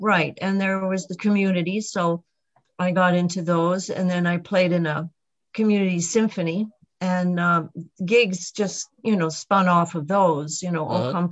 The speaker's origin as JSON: {"language": "English", "country": "Canada", "moved": "yes", "lives_now": "United States", "said": "when I moved from Canada to outside of New York"}